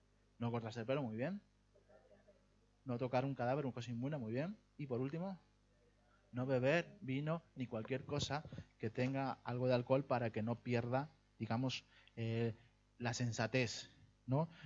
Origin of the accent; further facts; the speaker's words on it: Peru; now in Pamplona, Spain; Yo vengo de, ya muchos saben que yo vengo de Perú, un lugar donde, si conocéis Lima, en Lima nunca ha nevado.